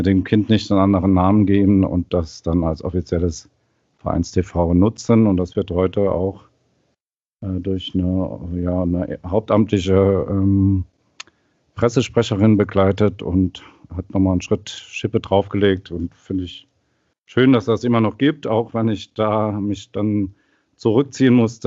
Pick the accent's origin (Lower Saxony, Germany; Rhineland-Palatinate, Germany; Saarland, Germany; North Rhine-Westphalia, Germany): Saarland, Germany; born or raised there